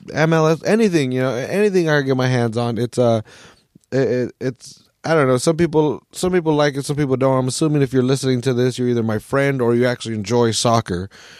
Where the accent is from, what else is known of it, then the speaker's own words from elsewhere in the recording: Salinas, California, United States; I'm from Salinas. You know, Salinas is such a great, awesome soccer town